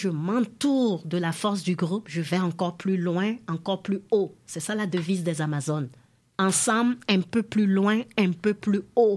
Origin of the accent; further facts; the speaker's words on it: Benin; je suis originaire du Bénin, puis j'ai 8 sœurs, j'ai 2 frères